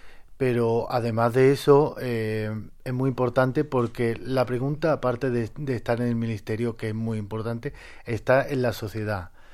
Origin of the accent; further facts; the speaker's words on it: Spain; que somos españoles de pleno derecho y que formamos parte del acervo cultural de España